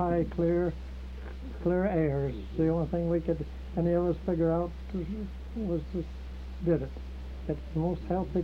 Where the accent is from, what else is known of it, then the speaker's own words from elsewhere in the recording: Montana, United States; now in Chelan, United States; And it's like I was raised in Montana.